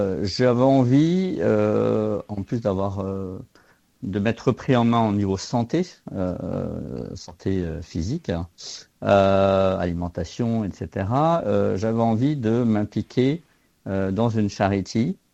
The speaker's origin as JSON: {"language": "French", "country": "France", "also_born_or_lived": "Morocco", "lives_now": "Australia", "said": "Je suis français avec des origines espagnoles, né au Maroc et australien, en Australie en tout cas, depuis 15 ans."}